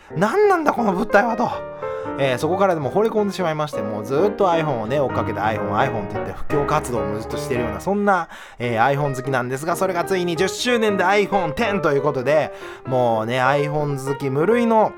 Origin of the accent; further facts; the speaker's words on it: Wakayama, Japan; moved away; 田舎から出てきたといえばですね、僕は絶対ね、田舎の和歌山県だったんですけど、和歌山で俺はずっとやるんだ、俺はもう地元で頑張るんですみたいな感じで